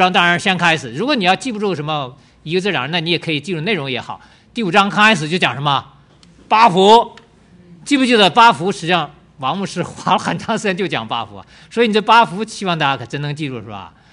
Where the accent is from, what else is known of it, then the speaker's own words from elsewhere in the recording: Northeast China, China; 就一般我们东北人叫什么什么熊瞎子皮苞米哈